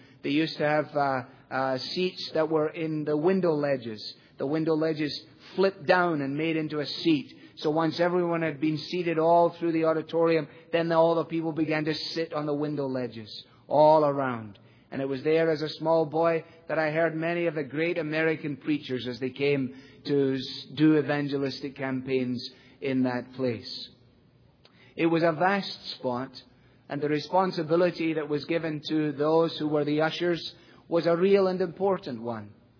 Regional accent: Glasgow, Scotland, United Kingdom; I was brought up in Glasgow.

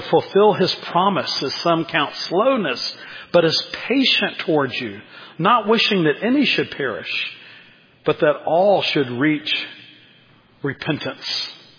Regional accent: Texas, United States; Growing up in Texas, there was a time in my high school days in which, particularly in one area of Texas, near Tyler, Texas

